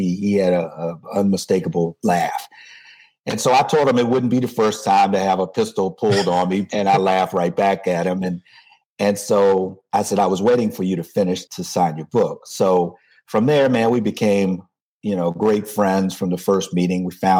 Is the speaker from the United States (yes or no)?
yes; Washington, District of Columbia, United States; now in Houston, United States; I born and raised in Washington, D.C. I am an engineer by training, spent vast majority of my career in the chemical industry, which is what brought me to Houston, Texas. And I've been down here in Houston for 25 years.